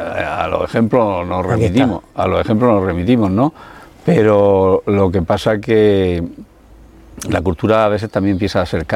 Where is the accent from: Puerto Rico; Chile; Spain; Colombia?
Spain; Cartagena, Region of Murcia; Así somos los cartageneros.